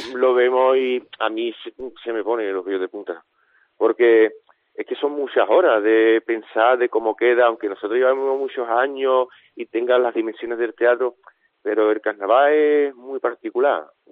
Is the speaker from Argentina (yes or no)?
no; Cádiz, Andalusia, Spain; somos todos de Cádiz. Y somos todos los artesanos, somos todos menores de 45, 46 años para abajo.